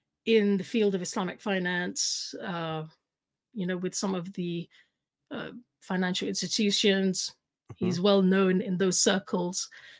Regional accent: London, United Kingdom; we grew up in Hackney. It's actually a very similar place to where Brother Hamza grew up in Hackney in London, which is like East London, quite an impoverished area. That's where I was in the first 10 years of my life.

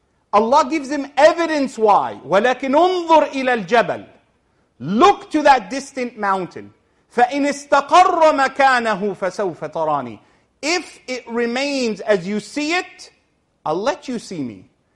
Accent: Egypt; now in Canada; is what I wear back home in Egypt. This is my clothes. I can get away with a suit as well because I'm Canadian.

